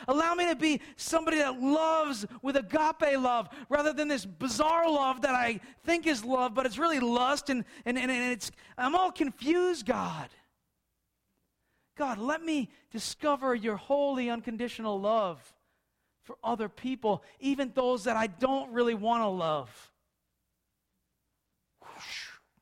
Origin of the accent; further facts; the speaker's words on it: Boston, Massachusetts, United States; accent: Bostonian; I got my Bostonian accent back.